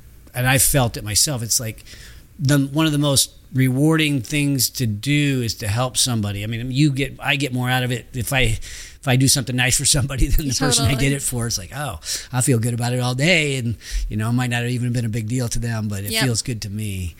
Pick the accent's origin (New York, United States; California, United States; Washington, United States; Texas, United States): California, United States; Roseville; also born or lived in Sacramento; because I grew up here. I grew up in Roseville as well, but kind of thinking of Sacramento, broadly speaking, is my home.